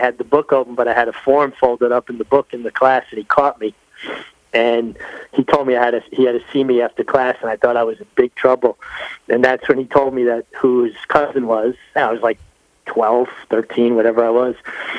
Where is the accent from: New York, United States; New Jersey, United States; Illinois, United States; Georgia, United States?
New York, United States; Brooklyn; growing up in Brooklyn, you didn't think Kentucky Derby. You thought Toboggan, Gravesend. Those are the races that I grew up